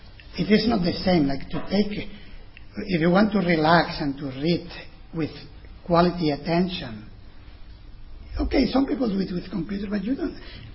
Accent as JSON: {"language": "English", "country": "Spain", "tie": "born there", "second_language": "English", "said": "I remember also, I was born in Spain."}